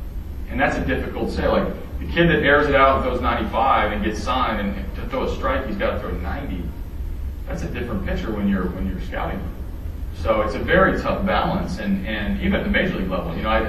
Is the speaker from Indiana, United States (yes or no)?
no; Oklahoma, United States; Because when I grew up in Oklahoma